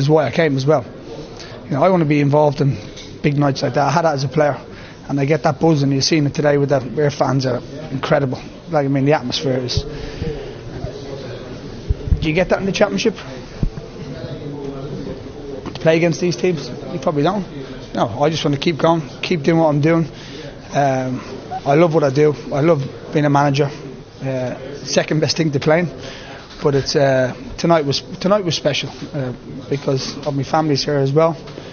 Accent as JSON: {"language": "English", "country": "Ireland", "also_born_or_lived": "England", "said": "I'm not from the UK. Sure. I'm from Ireland."}